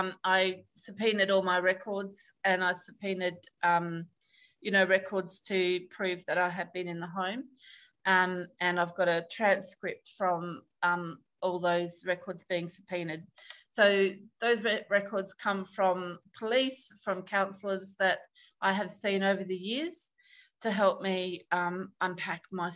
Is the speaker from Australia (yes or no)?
yes; Australia; I was born and raised in Australia, but like I said, my Irish background is a third generation. It was my grandparents that were from Ireland